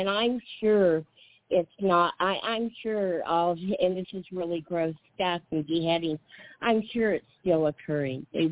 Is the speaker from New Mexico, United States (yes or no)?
yes; New Mexico, United States; moved away as an adult; I still say I'm from New Mexico. I'll always be a New Mexican. I'll always love that state, but I was forced out of it